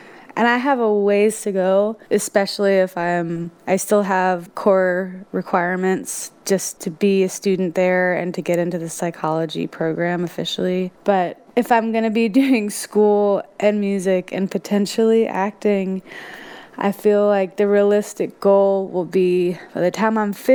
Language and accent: English; New Jersey, United States; now in Tennessee, United States; I grew up in Jersey, and I decided to move to Tennessee to pursue music